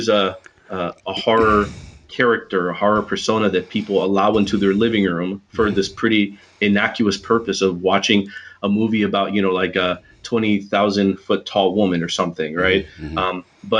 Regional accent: Chicago, Illinois, United States; I grew up watching Svengoolie. I grew up in Chicago

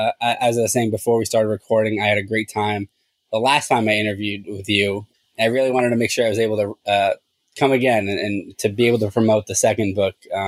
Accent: Rhode Island, United States; we were at a different event one time back in my home state of Rhode Island

